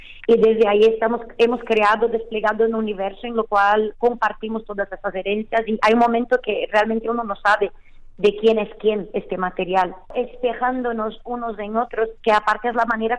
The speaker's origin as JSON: {"language": "Spanish", "country": "Brazil", "lives_now": "Spain", "said": "Entonces, yo como mujer, que soy migrante, que vengo de Brasil, estoy aparte inmersa en otra cultura como la española"}